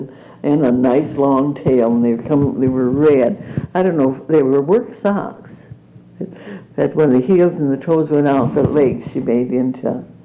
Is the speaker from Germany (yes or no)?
yes; Germany; accent: German; English is a second language; Now, if I write something, I can hear it, my German accent, but as long as I don't write it, I don't notice it.